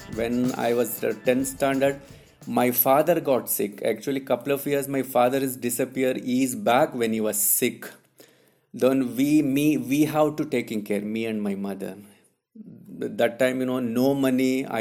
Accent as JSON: {"language": "English", "region": "Karnataka", "country": "India", "tie": "born or raised there", "second_language": "English", "said": "in small one remote village, close to Bangalore. So one of the Indian greatest film, Shole, filmed in my hometown."}